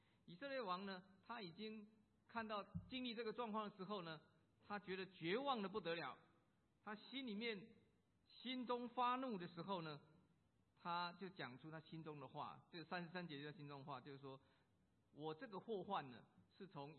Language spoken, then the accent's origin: Chinese; United States; 你知道我们在美国长大的，在美国待久了，我们从来没种过田了